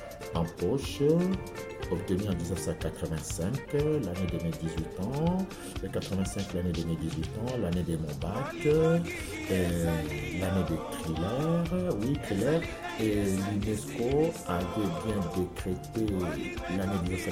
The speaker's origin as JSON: {"language": "French", "region": "Kinshasa", "country": "DR Congo", "said": "Alors chez nous à Kinshasa, il y a une de nos grandes stars"}